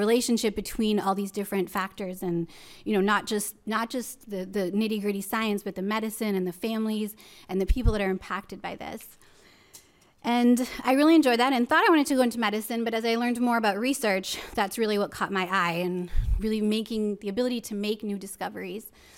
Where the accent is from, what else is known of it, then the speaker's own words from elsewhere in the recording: Paris, Île-de-France, France; I actually grew up in France. My dad is French, my mom is Canadian. And I grew up in Paris, went to a bilingual school that was an international school founded by NATO after World War II.